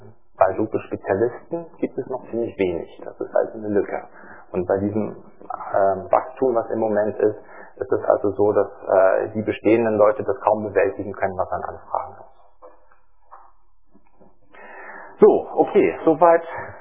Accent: Berlin, Germany; Eigentlich komme ich aus Berlin, aber ich bin öfter hier in Chemnitz.

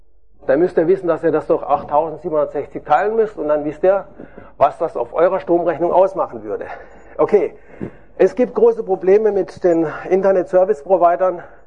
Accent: Freiburg, Baden-Württemberg, Germany; Ich komme aus Freiburg, alles Gute kommt aus dem Schwarzwald.

